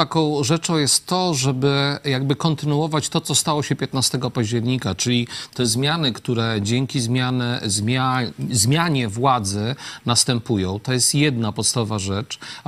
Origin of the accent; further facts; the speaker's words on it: Lublin, Lublin Voivodeship, Poland; bo generalnie ja mieszkam w Lublinie, pochodzę z Lublina